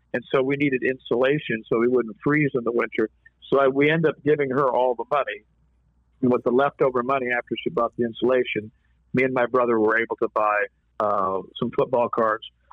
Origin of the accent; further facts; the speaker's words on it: Compton, California, United States; moved away; also born or lived in Grants Pass, United States; from growing up in Compton in the hood. And so yeah. I was a new student at this school in Grants Pass, Oregon.